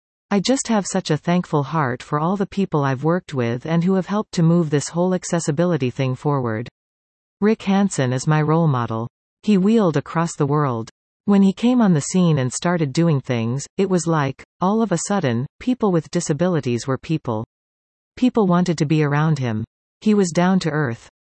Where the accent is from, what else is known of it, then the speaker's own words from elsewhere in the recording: Honeywood, Ontario, Canada; now in Collingwood, Canada; I grew up out in Honeywood, Ont. I went away to university. I went to the University of Waterloo and I took mathematics and business administration.